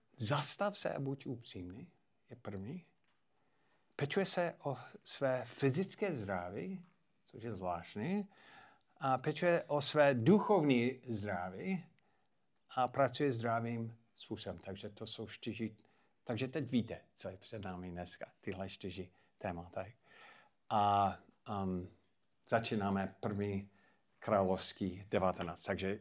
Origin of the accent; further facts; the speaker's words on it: United States; accent: American; Czech is a second language; now in Czech Republic; já jsem taky Čech v poslední době. Já jsem dostal české občanství. I když stále mám americký přízvuk, já jsem jeden z vás.